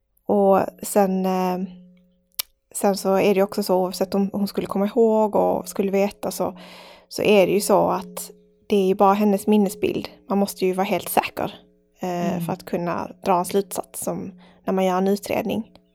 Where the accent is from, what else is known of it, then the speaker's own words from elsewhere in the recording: Malmö, Skåne, Sweden; jag är uppväxt i Malmö, storstad, så har det alltid varit liksom i mitt familjehem också